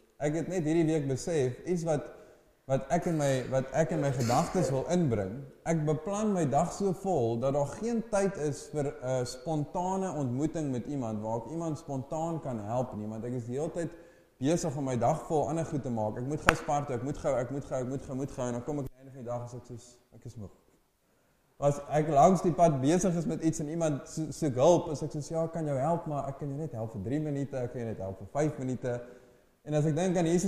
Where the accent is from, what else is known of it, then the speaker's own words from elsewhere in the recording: Brits, North West, South Africa; ek het groot geword in Brits in die Noordwes